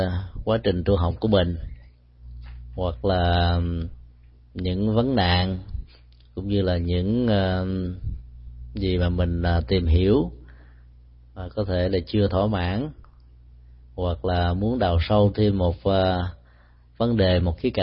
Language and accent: Vietnamese; Ho Chi Minh City, Vietnam; Sinh ra và lớn lên tại Sài Gòn.